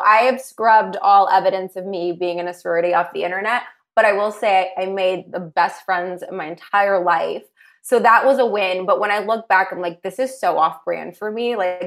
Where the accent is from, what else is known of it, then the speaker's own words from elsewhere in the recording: Los Angeles, California, United States; I grew up out here in LA.